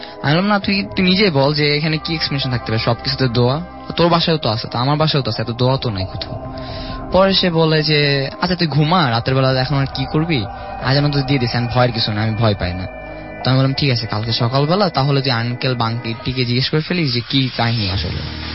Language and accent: Bangla; Dhaka, Dhaka Division, Bangladesh; আমি মোহাম্মদপুর থেকে এসেছি।